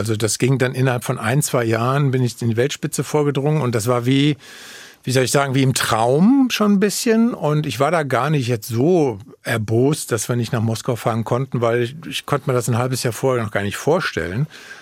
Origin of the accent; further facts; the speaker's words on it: Frankfurt, Hesse, Germany; bin damals als Frankfurter nach Offenbach gegangen in den Schwimmclub, weil damals in Frankfurt es keinen ordentlichen Schwimmclub gab.